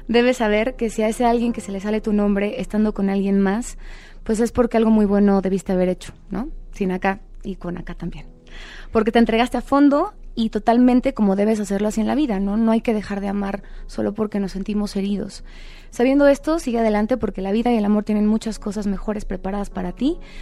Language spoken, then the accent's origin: Spanish; Mexico; Como buena mexicana, sé que la mejor manera de sanar un corazón roto es con un buen mezcal y un buen mariachi.